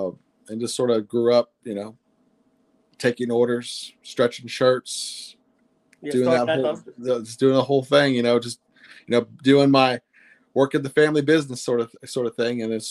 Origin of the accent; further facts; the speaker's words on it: Panama City Beach, Florida, United States; I'm from Panama City Beach, Florida.